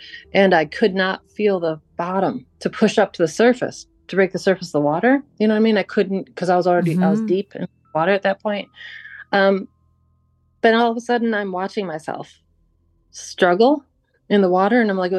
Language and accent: English; Buffalo, New York, United States; I'm from this Buffalo, New York area, but my family is Canadian. So my mom's side, it's all like we're half Canadian.